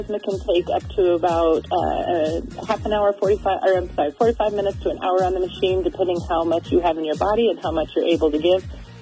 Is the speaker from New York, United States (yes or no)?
no; Grable, Wyoming, United States; I grew up in Grable, Wyoming, and we do that blood drive there and in the communities around.